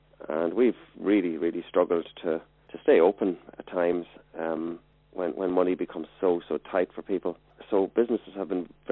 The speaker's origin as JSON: {"language": "English", "country": "Ireland", "said": "also because we're English-speaking, we're culturally quite close to America, and we're in the European Union. But it means that headlines about Ireland's economic recovery may be true"}